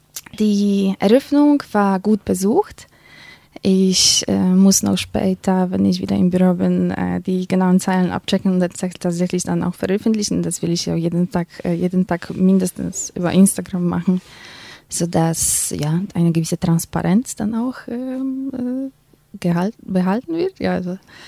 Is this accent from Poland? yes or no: yes; Poland; German is a second language; hört vielleicht mein Akzent sowieso. Also ich komme aus Polen, nicht aus der Ukraine